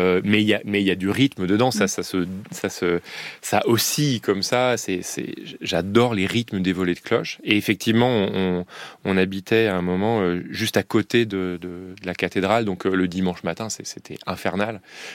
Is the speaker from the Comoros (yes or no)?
no; France; Donc, nous, on est français.